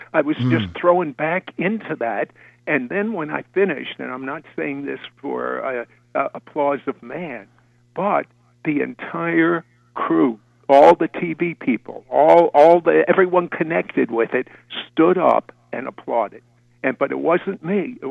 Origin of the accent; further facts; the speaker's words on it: United States; born there; Well, of course, my family is from Poland, and short of a miracle of God, I wouldn't have been alive today. I was born in the United States.